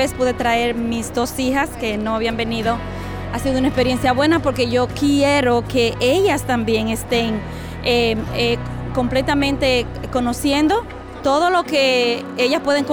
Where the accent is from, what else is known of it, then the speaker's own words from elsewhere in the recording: Dominican Republic; now in Grand Rapids, United States; vivo en Michigan, en Grand Rapids, y soy dominicana.